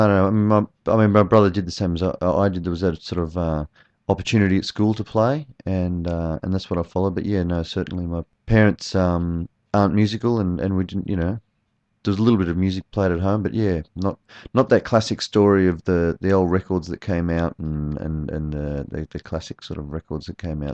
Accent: Port Macquarie, New South Wales, Australia; I grew up in Port Macquarie, and look, it was the in thing to do at school.

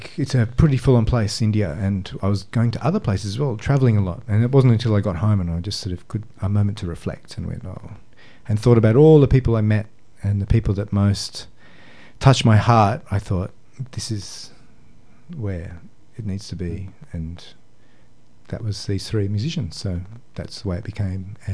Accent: Australia; And as an Aussie guy with little culture, you know, you're sort of looking around

